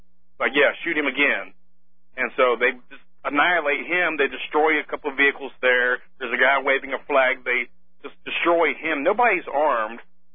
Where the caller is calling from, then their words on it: Kansas City, Missouri, United States; Kansas City, Missouri, sir.